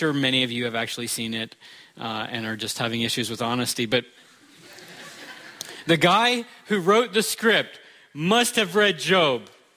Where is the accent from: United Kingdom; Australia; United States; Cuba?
United States; Florida; I'm from Florida. There's alligators there.